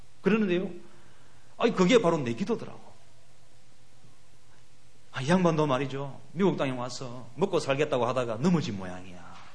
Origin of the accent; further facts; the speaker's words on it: South Korea; 보니까 나 같은 한국 사람이에요